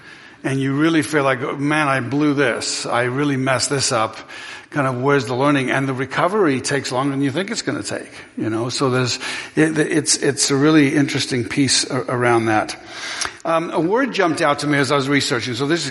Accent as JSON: {"language": "English", "region": "England", "country": "United Kingdom", "tie": "born or raised there", "said": "I was raised in England."}